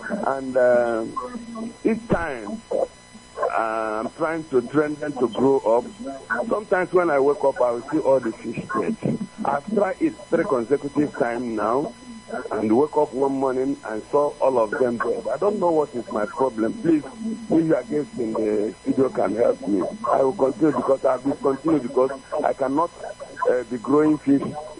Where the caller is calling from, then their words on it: Enugu, Enugu State, Nigeria; I'm calling from Enugu.